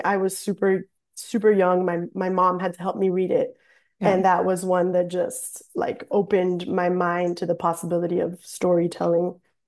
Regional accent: Miami, Florida, United States; I am from Miami, South Florida.

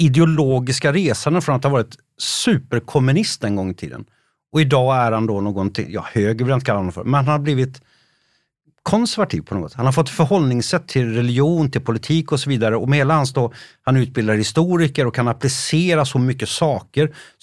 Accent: Trollhättan, Västra Götaland County, Sweden; also born or lived in Kalmar; Ja, jag är född i Kalmar, men jag uppväxte i Trollhättan.

